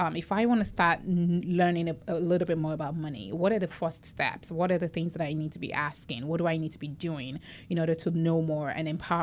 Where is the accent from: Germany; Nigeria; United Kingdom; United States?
Nigeria; I'm from Nigeria